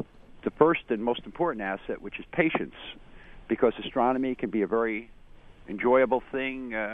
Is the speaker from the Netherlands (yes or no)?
no; New York City, New York, United States; I've been in amateur astronomy about 32 years, and as a New Yorker.